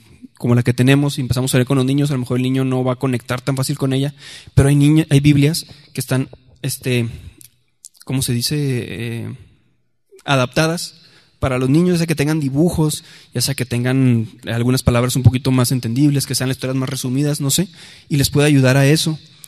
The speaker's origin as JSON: {"language": "Spanish", "town": "Ciudad Juárez", "region": "Chihuahua", "country": "Mexico", "tie": "born or raised there", "said": "cuando yo fui niño, yo crecí en Ciudad Juárez"}